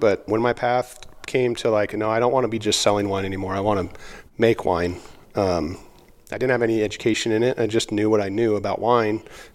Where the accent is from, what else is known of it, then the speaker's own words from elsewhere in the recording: Mission Viejo, California, United States; Son of Orange County originally.